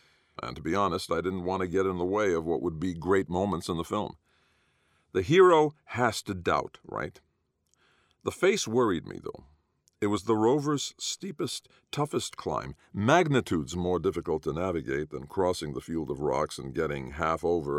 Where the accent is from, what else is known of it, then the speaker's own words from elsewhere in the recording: Boston, Massachusetts, United States; I've never seen joy turn to horror faster, and I'm from Boston.